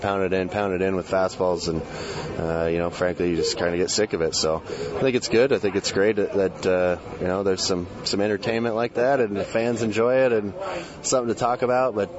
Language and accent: English; Iowa, United States; just because I was from Iowa and felt like I could relate to that a little bit with the cornfield.